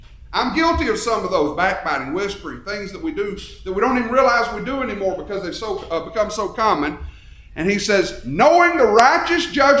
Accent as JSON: {"language": "English", "region": "Alabama", "country": "United States", "said": "I'm from Alabama, and I realize our cultures are probably a little different"}